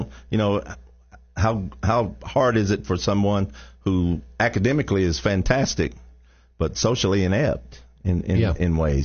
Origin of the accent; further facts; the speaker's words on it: Alcoa, Tennessee, United States; growing up in Alcoa, I grew up near Knoxville and all of that.